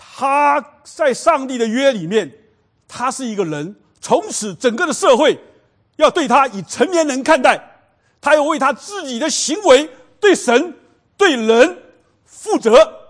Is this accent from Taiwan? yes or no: no; China; 60大寿，我们中国人也是周岁，我们中国人以前也过的哈。我问我妈妈，我妈说我们以前也过的啊。